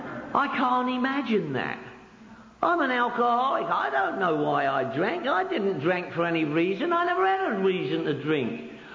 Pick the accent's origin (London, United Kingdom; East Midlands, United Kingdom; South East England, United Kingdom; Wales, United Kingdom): London, United Kingdom; when I was a young dude at home living in my mum's house in Northwest London. I'm from Northwest London, by the way.